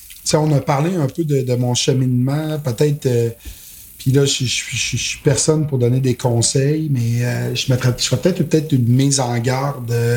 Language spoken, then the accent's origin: French; Quebec, Canada; je suis un Québécois fier de ses racines.